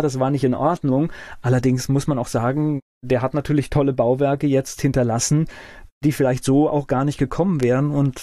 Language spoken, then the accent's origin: German; Germany; wie das für mich als Westdeutscher so üblich war.